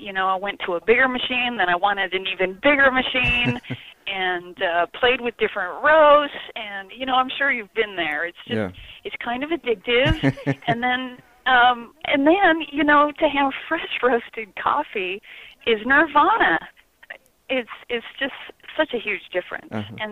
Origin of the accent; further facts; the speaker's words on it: Newport, Oregon, United States; We're in a small, kind of small town on the central Oregon coast called Newport, about 3 hours southwest of Portland.